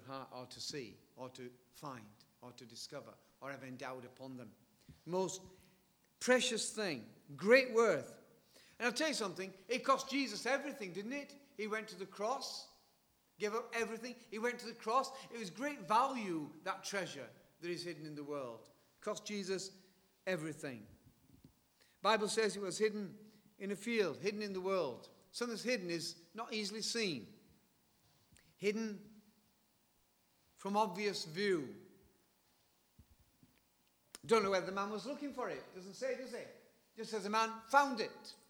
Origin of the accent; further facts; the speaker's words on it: Yorkshire and the Humber, United Kingdom; the other day I went back to my hometown and drove past my old school. It's all been pulled down now and it's looking a bit desolate. But it was a big school. It was the biggest school in South Yorkshire, 2,000 kids.